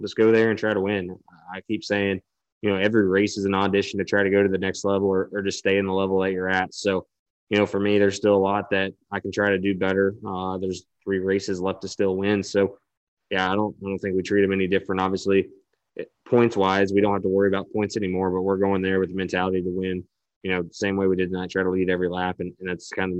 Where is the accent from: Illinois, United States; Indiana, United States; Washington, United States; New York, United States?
Indiana, United States; You know, when I go back home in Indiana to my hometown, my bedroom still has Tony Stewart stuff everywhere.